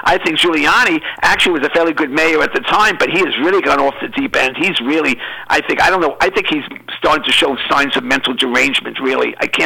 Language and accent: English; New York, United States; And I'm from New York originally, yes.